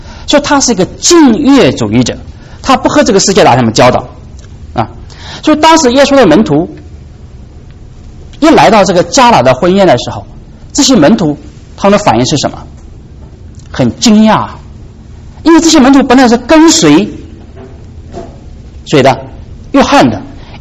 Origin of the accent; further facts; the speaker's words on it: China; 就按照我们中国人来讲，就是很注重声誉的一个社会。什么意思呢？比方说在我们中国很多的乡下啊，还存在这样的一个传统。